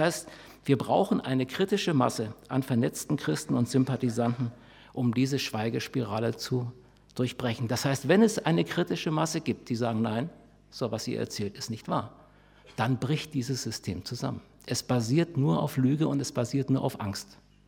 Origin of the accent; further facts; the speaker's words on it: Germany; wie können wir als Deutsche mit der Schuld, die wir uns jetzt im Grunde doppelt aufgeladen haben, einmal im Dritten Reich und jetzt wieder